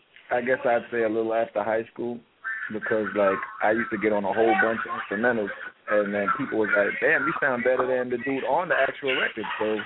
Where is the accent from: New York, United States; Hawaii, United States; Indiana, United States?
New York, United States; Brooklyn; I'm from Brooklyn. I admit.